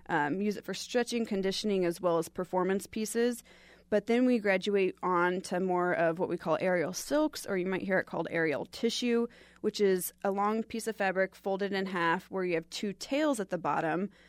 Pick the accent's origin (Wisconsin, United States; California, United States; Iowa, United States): Iowa, United States; Des Moines; I lived in Salt Lake City with my husband. I'm from Des Moines, but we relocated there.